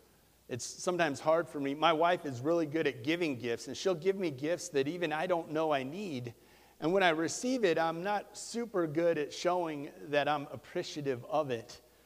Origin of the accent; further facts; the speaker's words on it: New Jersey, United States; As I'm from South Jersey, that foreign land